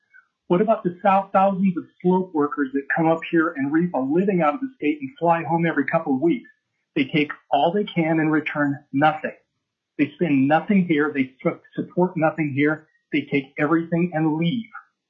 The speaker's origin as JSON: {"language": "English", "region": "Alaska", "country": "United States", "tie": "born or raised there", "said": "I was born in Alaska and have lived here 65 plus years now"}